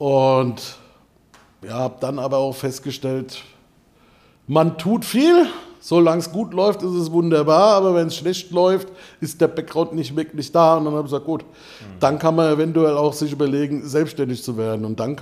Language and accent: German; Bingen, Rhineland-Palatinate, Germany; bin 44 Jahre alt, Binger Bub, Binger Kempter Bub von zu Hause.